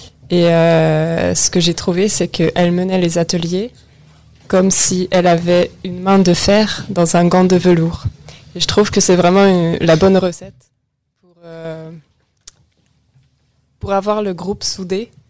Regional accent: Hungary; French is a second language; c'était en Hongrie, parce que j'ai grandi en Hongrie

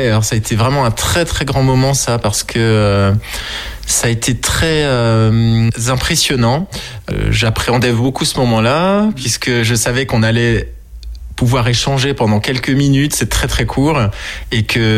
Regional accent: Vannes, Brittany, France; born there; moved away as an adult; now in Angers, France; Je suis né à Vannes, en Bretagne.

